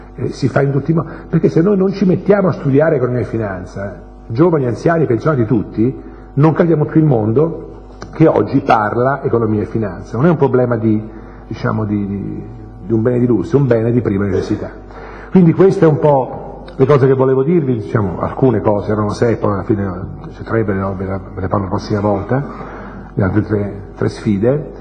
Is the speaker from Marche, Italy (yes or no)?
yes; Ascoli Piceno, Marche, Italy; Io sono di Ascoli Piceno, anzi sono nella campagna ascolana, e i miei genitori, mia mamma è famiglia, diciamo, di contadini, e mio padre famiglia, perché più o meno contadini